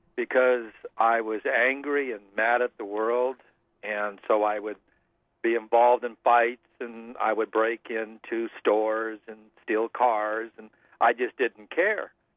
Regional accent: San Diego, California, United States; now in Tucson, United States; San Diego, California, and basically the water ocean area. Ocean Beach and Point Loma.

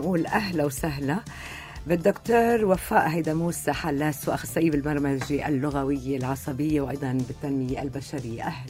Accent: Lebanon; ولكن نحن كمجتمع لبناني اليوم وين نحن من هالإنسانية؟

